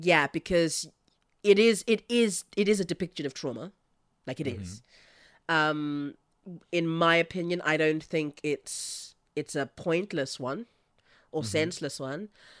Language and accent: English; South Africa; I come from South Africa, so I do have an understanding of segregation and what that feels like.